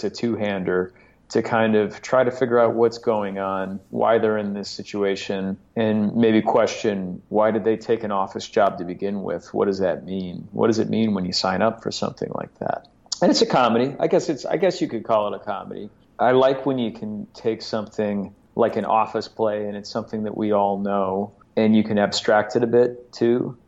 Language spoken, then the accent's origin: English; Chicago, Illinois, United States; I grew up in Chicago, where a lot of people have their own space.